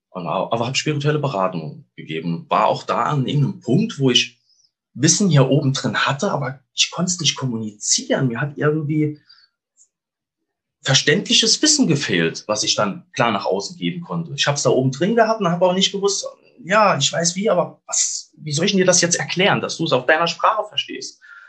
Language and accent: German; Saarland, Germany; Oh, ich komme aus dem schönen Saarland. Ich habe aber auch schon in verschiedenen Teilen von Deutschland gewohnt.